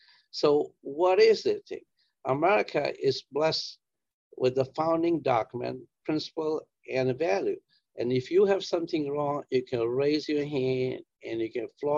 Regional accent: India; I grew up in India.

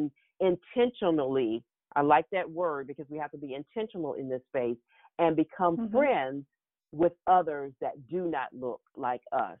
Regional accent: the South, United States; Growing up in the South, I saw that displayed a lot.

